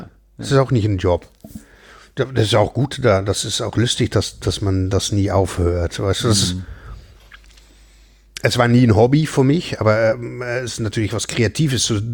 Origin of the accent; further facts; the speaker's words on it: Netherlands; German is a second language; ich komme natürlich aus Holland.